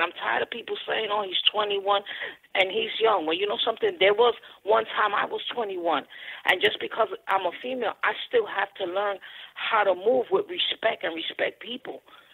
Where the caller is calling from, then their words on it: New York City, New York, United States; I'm from Harlem, East Harlem.